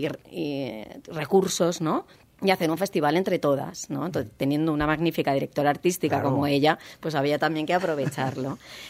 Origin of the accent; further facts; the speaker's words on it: Villar del Arzobispo, Valencian Community, Spain; Yo soy de Villar de Arzobispo.